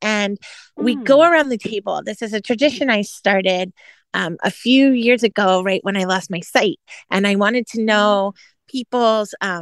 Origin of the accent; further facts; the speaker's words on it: California, United States; also born or lived in Indiana; now that I live in Florida, and because I grew up in California and life was in California, and then I lived in Indiana and it would be snowing.